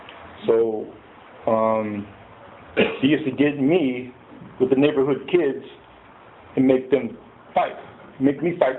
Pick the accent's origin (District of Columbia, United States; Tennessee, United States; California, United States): California, United States; Santa Maria; I was born here in Santa Maria, okay? And I went to school at Oakley School, and I went to El Camino, and I went to Santa Maria High.